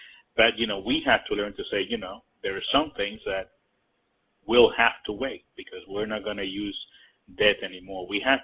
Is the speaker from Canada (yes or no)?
no; Puerto Rico; Like you mentioned, I'm from Puerto Rico